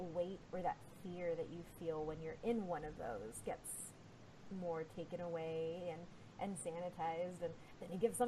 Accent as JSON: {"language": "English", "region": "Texas", "country": "United States", "said": "Especially because I'm a Texan"}